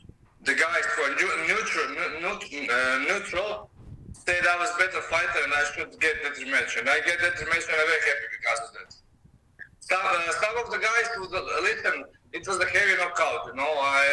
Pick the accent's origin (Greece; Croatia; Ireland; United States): Croatia; I'm not from the UK, I'm from Croatia.